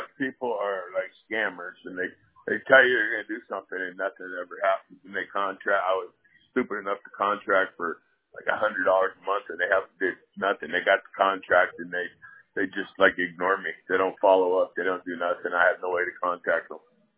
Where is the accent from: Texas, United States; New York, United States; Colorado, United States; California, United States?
California, United States; I don't want to be the cheapest, but I do high-end work, and I'm from California, and I was trained by the best.